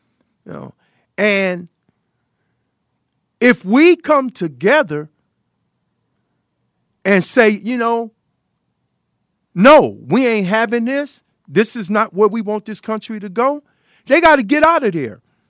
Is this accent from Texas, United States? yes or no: no; California, United States; So I'm born and raised in California